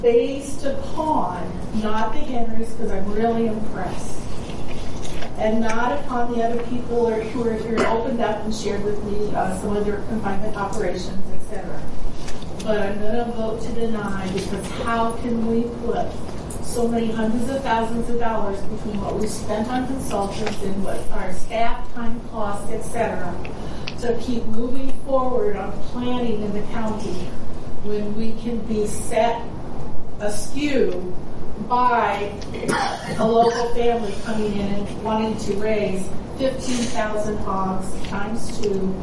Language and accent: English; Iowa, United States; born there; I was born in Iowa, in North Iowa. I was a townie.